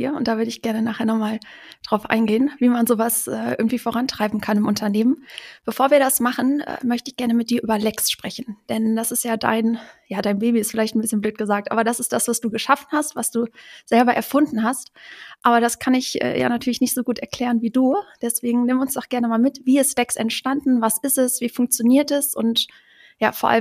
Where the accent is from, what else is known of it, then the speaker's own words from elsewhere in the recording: Königswinter, North Rhine-Westphalia, Germany; ich komme ursprünglich aus Königswinter. Das ist direkt gegenüber, eins links, eins rechts rheinisch. Und so von Rheinländer zu Rheinländer geht es meistens ganz gut.